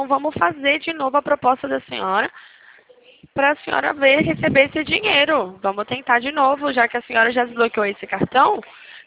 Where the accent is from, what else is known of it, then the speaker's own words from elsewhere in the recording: Uberlândia, Minas Gerais, Brazil; Minha terra natal.